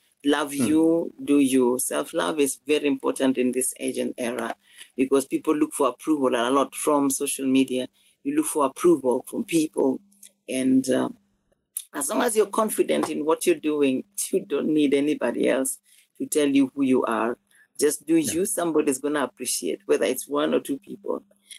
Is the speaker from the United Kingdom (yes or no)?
no; Nyakach, Kisumu County, Kenya; Nyar Nyakach. Makine naka wutu tadwongora, therefore. That means I come from Nyakach.